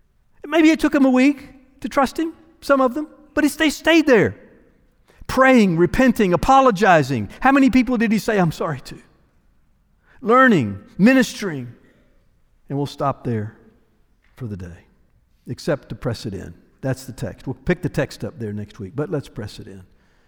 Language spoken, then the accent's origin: English; the South, United States; but I'm from the South, and I know that we do it a lot down here, right?